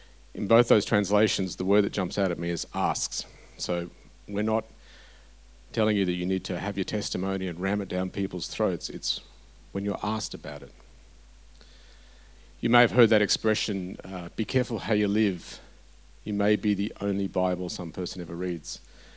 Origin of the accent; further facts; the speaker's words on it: Brisbane, Queensland, Australia; I was born in Brisbane back in the early 70s.